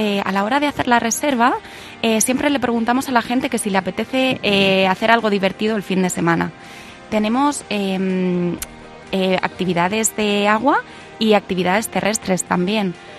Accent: Alcalá del Júcar, Castilla-La Mancha, Spain; Yo soy de Alcalá del Júcar, no, soy de un pueblecito de aquí al lado.

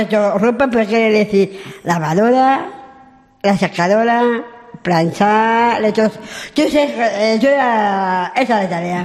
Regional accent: El Álamo, Community of Madrid, Spain; Yo soy del Álamo, Puña Barcañero.

